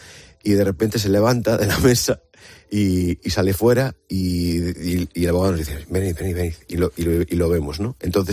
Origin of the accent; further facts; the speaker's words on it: Galicia, Spain; rodar en mi tierra, en Galicia